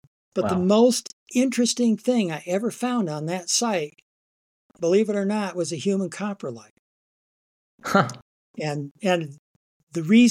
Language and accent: English; Michigan, United States; moved away; I grew up in Michigan. Wanted to be a herpetologist. That was my sort of goal in life once I got old enough to have a goal. And our family moved to Arizona in the mid-60s.